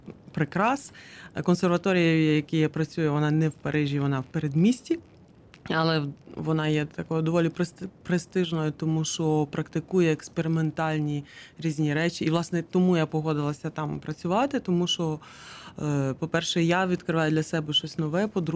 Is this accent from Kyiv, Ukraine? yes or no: no; Ivano-Frankivsk, Ivano-Frankivsk Oblast, Ukraine; в Івано-Франківську, в моєму рідному місті